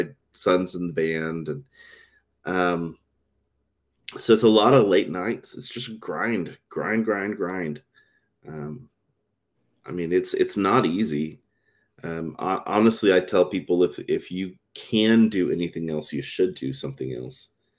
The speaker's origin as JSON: {"language": "English", "region": "Texas", "country": "United States", "tie": "born or raised there", "said": "I grew up in Texas, and I've never really had a chance to perform with my band there."}